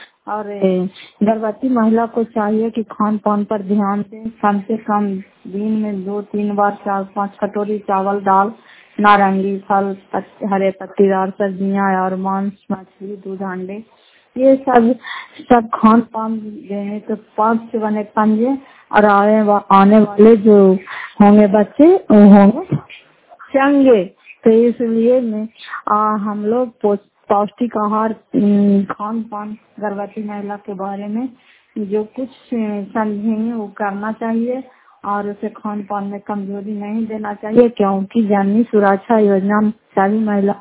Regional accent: Fatehpur, Bihar, India; घर फतेहपुर पंचायत मकरौता जिला मुवंदा करा पचरा ब्लॉक की निवासी हूँ।

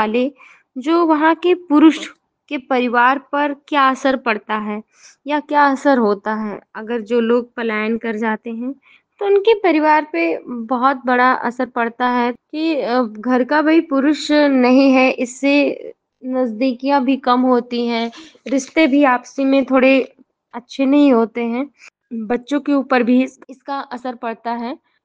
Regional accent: Uttar Pradesh, India; और हमारी उम्र 28 साल है और हम चैतिया मुरार के रहने वाले हैं। तो जहाँ का पिन कोड नंबर है 27 18 35।

